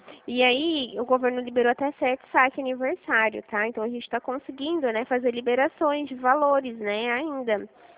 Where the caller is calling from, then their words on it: Dracena, São Paulo, Brazil; Eu falo da cidade de Dracena, interior de São Paulo.